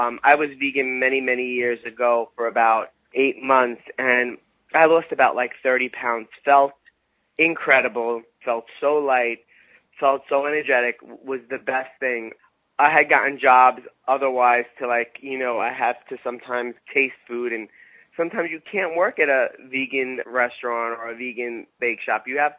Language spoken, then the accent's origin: English; Brooklyn, New York, United States; I was brought up in Brooklyn, so I still have, like, that relationship with my Brooklyn friends